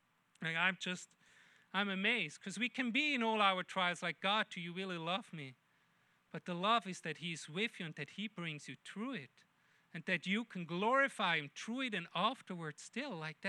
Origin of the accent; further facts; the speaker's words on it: Switzerland; now in United States; Especially here in America, when we come from Switzerland